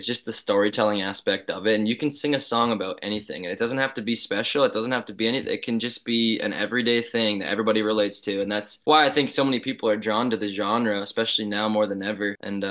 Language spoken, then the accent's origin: English; Mildmay, Ontario, Canada; how I grew up in Bruce County and in Mild May specifically. Growing up in a small town is special and it's unique